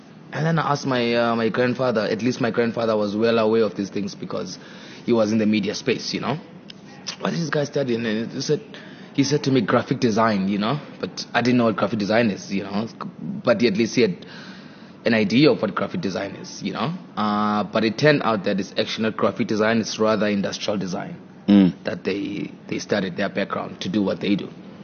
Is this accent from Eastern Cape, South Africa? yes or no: yes; Engqeleni, Eastern Cape, South Africa; moved away; So I'm from a place called Engqeleni in the Eastern Cape. You know, it's rural place, a village, so to say. That's where I'm from, raised by my grandmother, and later on moved to Durban